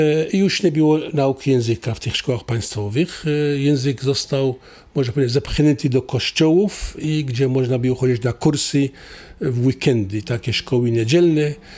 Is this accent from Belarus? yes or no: no; Syria; first language Aramaic; Polish is a second language; now in Poland; Wszyscy mieszkańcy mojej wsi, znajdujący się w części północno-wschodniej Syrii, mówili po aramejsku.